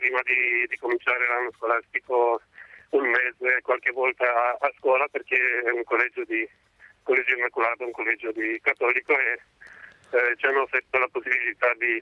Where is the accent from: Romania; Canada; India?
Romania; Italian is a second language; now in Italy; Sì, sono rumeno